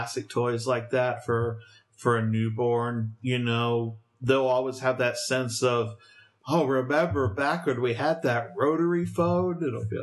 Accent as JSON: {"language": "English", "country": "United Kingdom", "tie": "born or raised there", "said": "I also ordered some of the kids' books that I grew up with in Britain."}